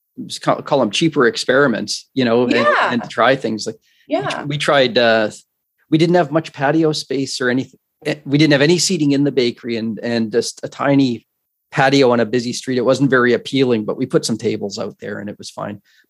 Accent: Canada; Being Canadian, I missed the details there.

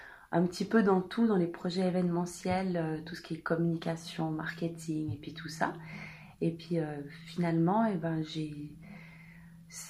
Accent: Switzerland; also born or lived in Canada; je suis née en Suisse, et puis d'un papa suisse, d'une maman québécoise, et puis j'ai vécu toute ma vie en gros en Suisse, mis à part une année où est-ce que j'ai été scolarisée au Canada.

